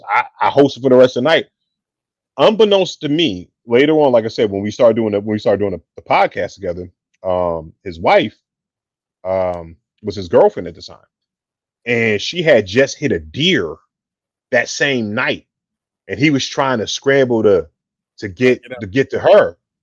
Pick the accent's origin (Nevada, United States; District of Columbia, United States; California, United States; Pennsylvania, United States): Pennsylvania, United States; Philadelphia; growing up in Philly and stuff like that, yo, you had to be able to rank and bust on cats or whatever.